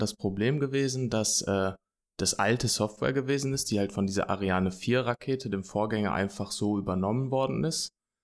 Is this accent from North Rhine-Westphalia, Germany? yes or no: yes; Aachen, North Rhine-Westphalia, Germany; Ja, ich komme aus Aachen